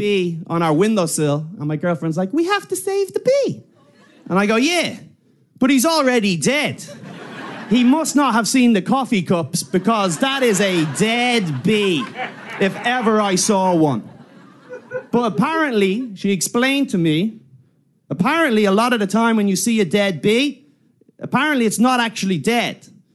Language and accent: English; Ireland; I'm from Ireland, okay?